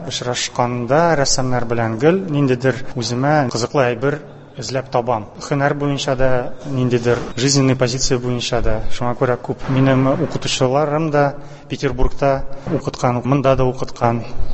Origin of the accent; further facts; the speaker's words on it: Yelabuga, Tatarstan, Russia; мин үзем Алабугада туып үскәнмен. Анда сәнгать мәктәбен бетердем, аннан соң Чаллыда укыдым, училищедә, аннан соң Петербургта Академия художественна тәмамладым.